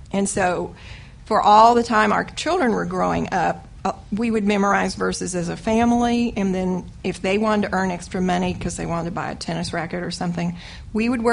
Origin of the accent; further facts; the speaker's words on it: El Paso, Texas, United States; And James and I was from El Paso, and we would drive from here to El Paso straight through.